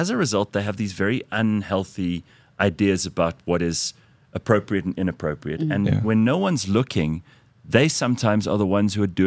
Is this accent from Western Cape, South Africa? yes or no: no; Pretoria, Gauteng, South Africa; I've got Afrikaans family and I don't have any axe to grind. I love Afrikaans people, right? I grew up in Pretoria.